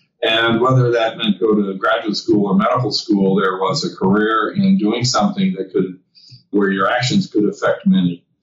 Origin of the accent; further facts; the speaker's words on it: Wyoming, United States; I grew up in Wyoming as kind of a ranch kid and could never have expected that I would move from a very rural, frontierish existence to big city life working around the globe.